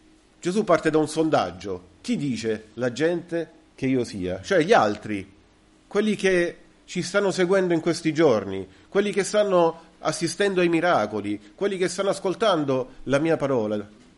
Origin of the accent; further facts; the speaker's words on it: Rome, Lazio, Italy; Vengo da Roma